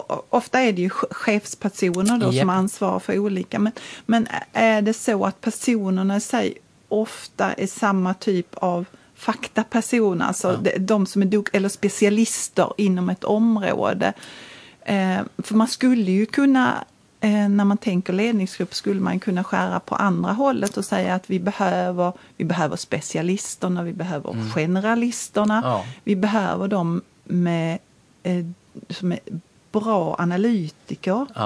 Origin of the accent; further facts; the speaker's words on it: Malmö, Skåne, Sweden; Jag har ju lite mina rötter där, även om jag kommer från Malmö.